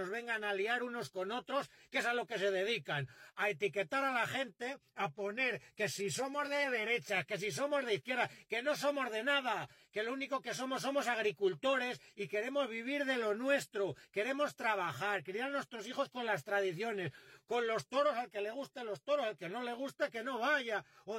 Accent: Spain; Aquí somos españoles, castellanos, leoneses o cada uno en su tierra

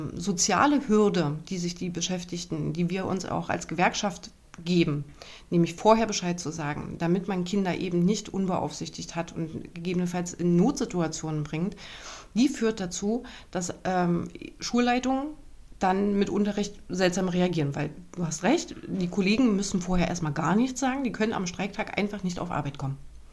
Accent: Thuringia, Germany; Wir sind als Thüringerin nach Leipzig gefahren

